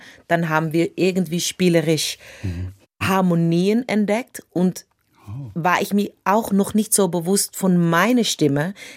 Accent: Amsterdam, North Holland, Netherlands; German is a second language; Ich bin aufgewachsen in Amsterdam Südost. Und das ist ein Teil von Amsterdam, das eigentlich sehr, sehr, sehr, sehr, sehr multikulturell ist.

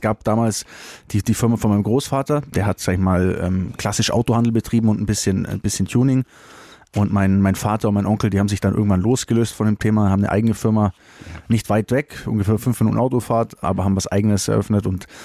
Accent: Kempten, Bavaria, Germany; Naja, am Ende des Tages wahrscheinlich Kempten, also meine Heimat, würde ich jetzt mal sagen. Ich lebe ja bis heute dort.

